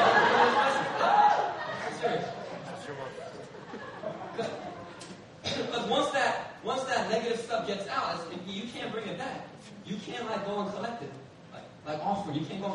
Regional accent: Philadelphia, Pennsylvania, United States; English is a second language; fist fights on the streets of Philadelphia. All right? Especially when I couldn't talk English. When I couldn't speak English, they were just like, you know, well, what did you say?

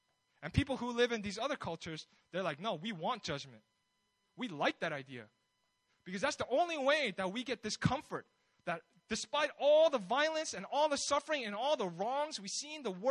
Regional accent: United States; I'm not an expert on politics. I'm from America, so excuse me.

